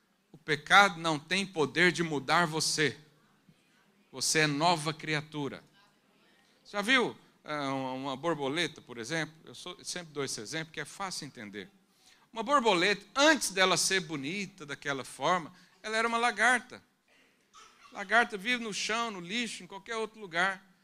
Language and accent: Portuguese; Brazil; É que eu vim lá do interior do Brasil, lá tinha tudo isso.